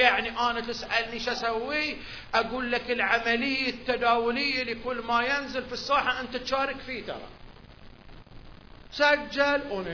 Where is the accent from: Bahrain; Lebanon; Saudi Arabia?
Saudi Arabia; Eastern Province; بكل صراحة أنا حيل حساوي